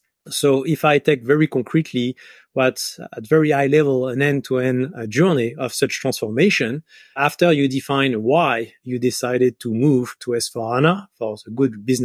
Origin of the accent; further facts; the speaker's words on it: France; accent: French; English is a second language; now in Montreal, Canada; I'm based in Montreal, Canada. As you can hear from my accent, I come from France.